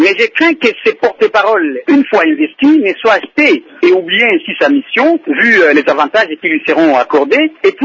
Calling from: Kalima, Maniema, DR Congo; de Kalima, dans la province du Maniema.

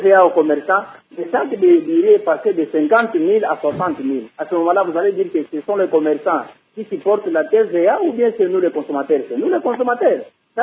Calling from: Lubumbashi, Haut-Katanga, DR Congo; La situation ici chez nous, à Lubumbashi, est stand-by.

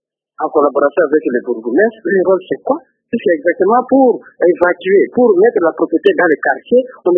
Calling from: Kinshasa, DR Congo; Moi, je suis habitant de Kinshasa, présentement dans la commune de Lemba, sur l'avenue Lubesu, quartier de la Foire.

